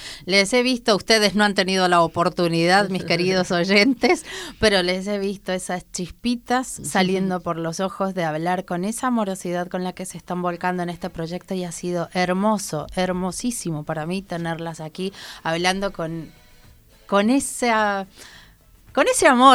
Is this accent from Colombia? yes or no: no; El Prat de Llobregat, Catalonia, Spain; todos los habitantes de este mi pueblo, Almeullo Calmón, el Prat de Llobregat